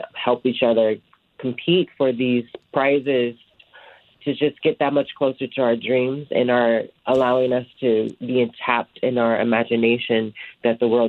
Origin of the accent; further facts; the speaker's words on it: Chicago, Illinois, United States; Growing up in Chicago, trans people, or especially queer people alone, were not safe joining other sports